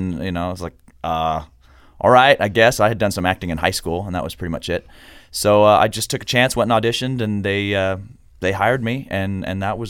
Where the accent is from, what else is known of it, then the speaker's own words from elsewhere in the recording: Seattle, Washington, United States; Well, I'm from Seattle, and that's where the producers brought this new script called Million Dollar Quartet up to a theater in Seattle called the Village Theater to do a workshop of it